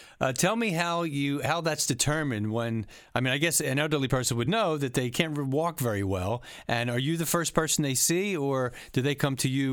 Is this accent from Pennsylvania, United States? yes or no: yes; Philadelphia, Pennsylvania, United States; I went to Temple University. I grew up in Philadelphia. I am a 76ers fan.